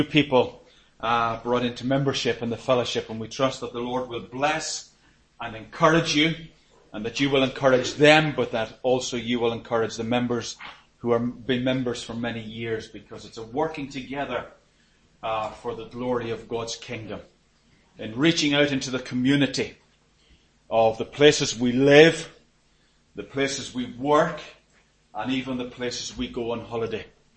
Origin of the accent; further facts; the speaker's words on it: Ireland; I'm Irish, as you probably can pick up from my accent. But if I were to ask you what part of Ireland I'm from, you'd probably get it wrong. Because quite often I would get you're from the north, when actually I'm from 200 miles south of Belfast.